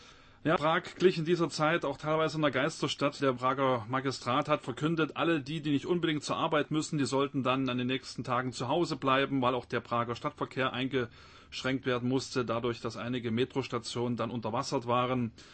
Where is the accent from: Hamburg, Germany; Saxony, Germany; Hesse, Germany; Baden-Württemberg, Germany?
Saxony, Germany; Dresden; dass ausgerechnet aus meiner Heimatstadt Dresden kein einziger Nachrichtensender angerufen hat